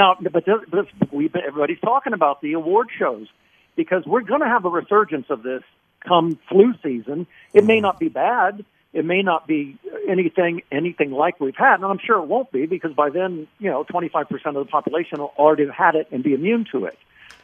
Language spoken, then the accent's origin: English; Kansas City, Missouri, United States; But I grew up in Kansas City